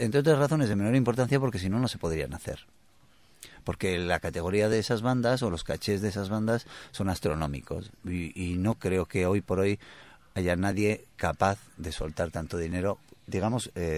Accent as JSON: {"language": "Spanish", "town": "Bilbao", "region": "Basque Country", "country": "Spain", "said": "Somos de Bilbao."}